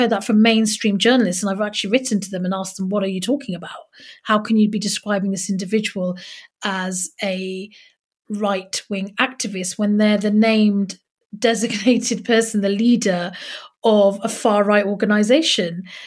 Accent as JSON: {"language": "English", "country": "United Kingdom", "said": "I'm British"}